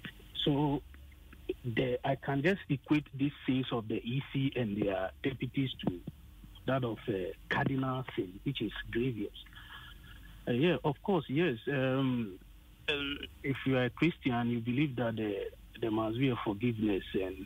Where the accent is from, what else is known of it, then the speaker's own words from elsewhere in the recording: Ghana; There's no political motivation anywhere. I'm just a Ghanaian like you, a concerned citizen.